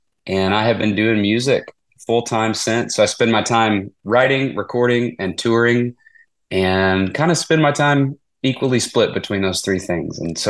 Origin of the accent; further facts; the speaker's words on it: Lubbock, Texas, United States; Yeah, so I grew up in Texas, in Northwest Texas, in a town called Lubbock.